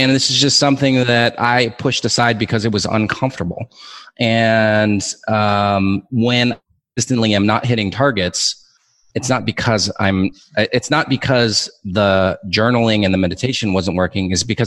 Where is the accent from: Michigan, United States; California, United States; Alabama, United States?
California, United States; Torrance; now in Mexico; No, I am 100% American citizen. I grew up in LA, in a suburb of LA called Torrance, California. So if you know the area, it's about 10 minutes south of the airport.